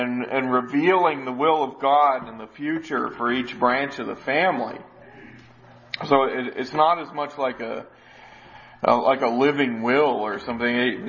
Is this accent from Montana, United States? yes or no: no; Arkansas, United States; Remember, I'm from Arkansas.